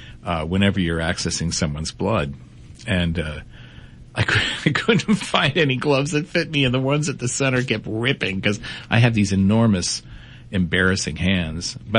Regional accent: Lawrence, Massachusetts, United States; In my hometown of Lawrence, Massachusetts.

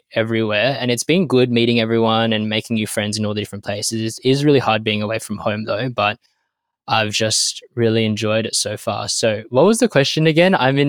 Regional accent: Perth, Western Australia, Australia; also born or lived in Melbourne; now in Sydney, Australia; I grew up in Perth originally, and then I moved to Melbourne to do my undergraduate there at the University of Melbourne. And then I got into Sydney University. So I've been like all over the country, kind of.

